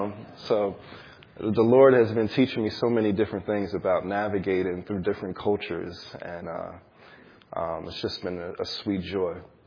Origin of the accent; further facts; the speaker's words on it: New Jersey, United States; But I was born and raised in New Jersey in a suburb called Woolenboro. It's about 15 minutes away from Camden, New Jersey.